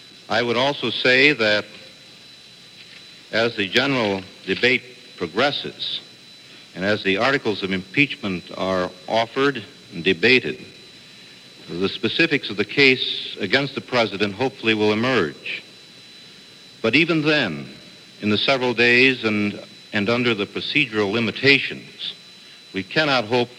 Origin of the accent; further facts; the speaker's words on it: Wisconsin, United States; I am proud to claim that John Doerr and Richard Cates are from my home state of Wisconsin.